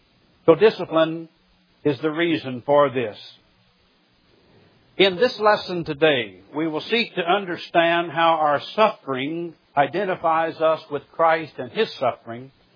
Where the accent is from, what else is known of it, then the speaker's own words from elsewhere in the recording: Missouri, United States; moved away as an adult; now in Birmingham, United States; When I moved from Southwest Missouri, the Ozarks, to Birmingham, Alabama, it took me a while to learn and make an adjustment to my new home. People here in the South do things a little bit different than us hillbillies in the Ozarks.